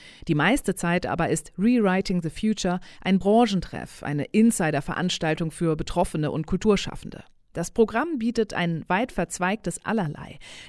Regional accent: Turkey; Naja, ich bin in der Türkei aufgewachsen. In den 50 Jahren, die ich dort verbracht habe, habe ich zwei Militärdiktaturen erlebt.

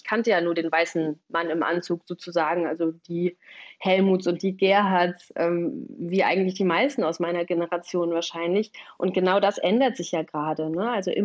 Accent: Eifel, Germany; auch in der Eifel, wo ich aufgewachsen bin

